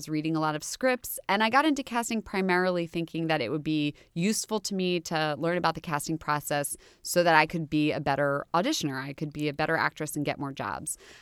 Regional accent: Philadelphia, Pennsylvania, United States; I'm from Philadelphia.

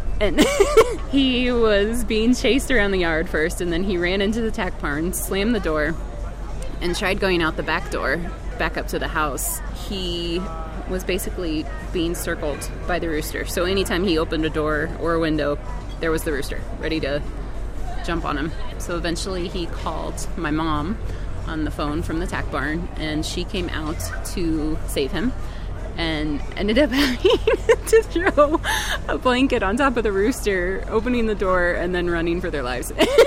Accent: Grand Island, Nebraska, United States; now in Denver, United States; I grew up in Grand Island, Nebraska, in the south central part of the state. Have since moved out to Denver and still work remotely for Farm Aid.

